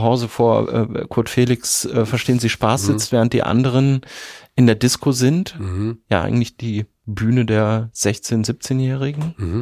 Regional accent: North Rhine-Westphalia, Germany; Ich komme aus einem Dorf in Ostwestfalen.

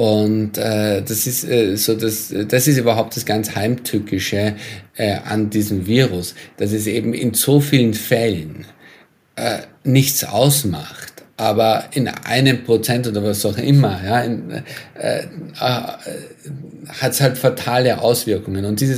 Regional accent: Austria; also beispielsweise mit meinem Heimatland, mit Österreich

